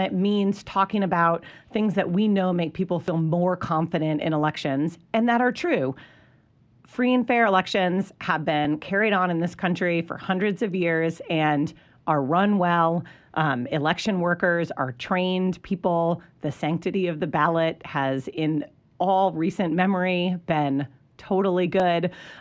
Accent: Florida, United States; but I'm from Florida. I was 17 and couldn't vote

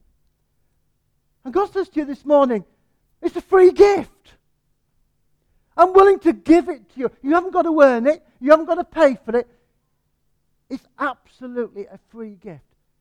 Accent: England, United Kingdom; Trouble is, we're so English, aren't we?

